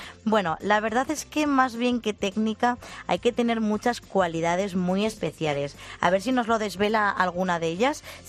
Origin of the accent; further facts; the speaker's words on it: Spain; somos españoles